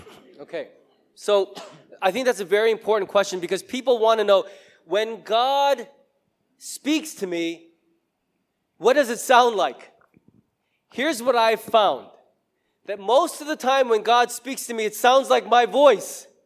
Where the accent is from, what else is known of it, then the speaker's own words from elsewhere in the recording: Chicago, Illinois, United States; also born or lived in South Korea; I get it, but guess what? I was born in South Korea. What am I doing in Chicago? That wasn't my choice.